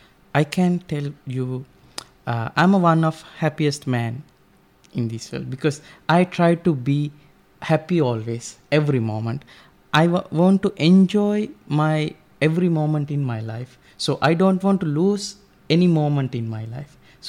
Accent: Sri Lanka; I'm from Sri Lanka. It is a very small island located in Indian Ocean, far away from Russia. And I'm a Buddhist monk.

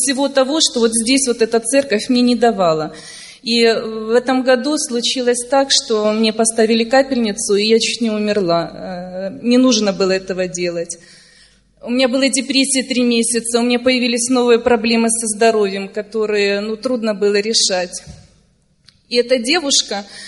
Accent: Brovary, Kyiv Oblast, Ukraine; Я сама из Броваров.

